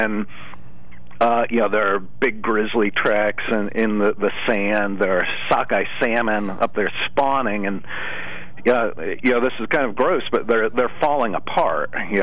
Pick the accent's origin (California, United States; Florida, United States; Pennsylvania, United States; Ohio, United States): Pennsylvania, United States; Northumberland; now in Idaho, United States; Well, I grew up in Northumberland, and my grandparents lived in Snydertown, just down the road from Sunbury.